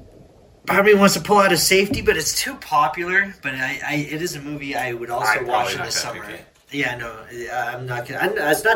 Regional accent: Massachusetts, United States; I grew up just outside of Boston

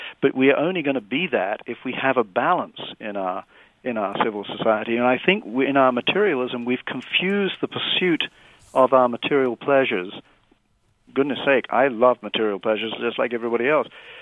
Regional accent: England, United Kingdom; certainly it was true when I was growing up in England

